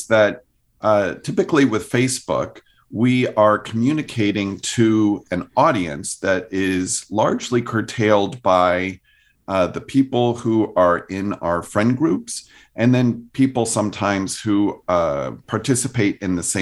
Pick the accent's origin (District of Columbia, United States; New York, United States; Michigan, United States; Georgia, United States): District of Columbia, United States; Washington; I was raised in Washington, D.C., and so I pretty much learned to read from the Washington Post